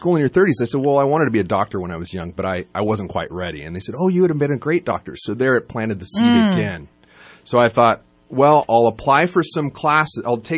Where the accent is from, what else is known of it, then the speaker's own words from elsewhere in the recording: California, United States; So, I was raised in Lake County, California, sort of a neighboring county here in the North State, and on a farm.